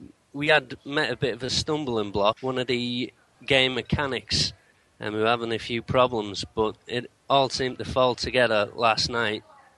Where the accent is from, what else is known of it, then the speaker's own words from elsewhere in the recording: Dublin, Leinster, Ireland; now in Oldham, United Kingdom; I'm originally from Dublin, Ireland, but I'm living in Oldham, Manchester